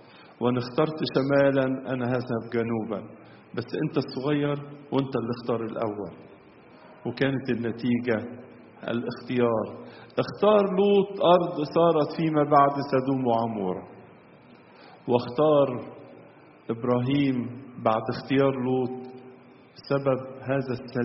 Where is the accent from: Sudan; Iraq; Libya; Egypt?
Egypt; نستخدمها كلنا كمصريين